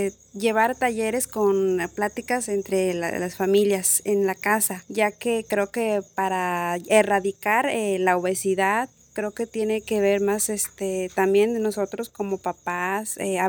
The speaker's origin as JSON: {"language": "Spanish", "town": "Colatlán", "region": "Veracruz", "country": "Mexico", "said": "soy de Colatlán, madre de familia."}